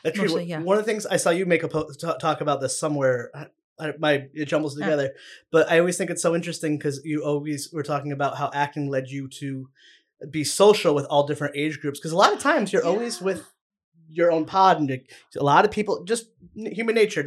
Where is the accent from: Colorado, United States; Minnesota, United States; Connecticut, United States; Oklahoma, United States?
Connecticut, United States; And I'm from Connecticut of all things.